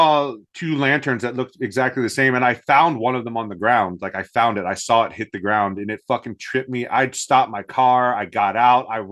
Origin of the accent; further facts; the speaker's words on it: Winchester, Virginia, United States; … is from my hometown of Winchester, Virginia.